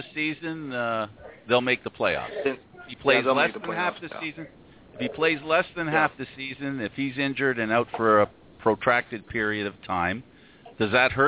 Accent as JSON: {"language": "English", "town": "Toronto", "region": "Ontario", "country": "Canada", "tie": "born there", "said": "Yeah, I was born in Toronto."}